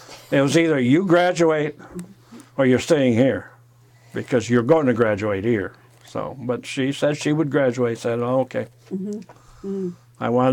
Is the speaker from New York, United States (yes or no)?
yes; New York, United States; now in Alaska, United States; Born in upstate New York. Raised on a little farm up there. And when I turned my 18th birthday, I joined the Air Force. And I came to Alaska originally in 1962.